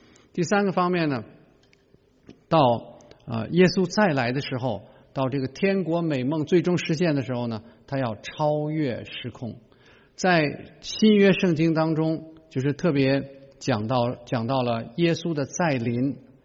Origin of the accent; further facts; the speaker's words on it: Beijing, China; 我就说我很同意你，我是北京人呐、我是北京人，知道现在的这个环境污染有多么的糟糕。